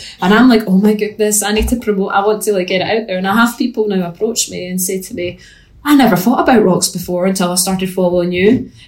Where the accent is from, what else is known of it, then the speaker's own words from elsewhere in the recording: Scotland, United Kingdom; accent: Scottish; so that people can understand my Scottish accent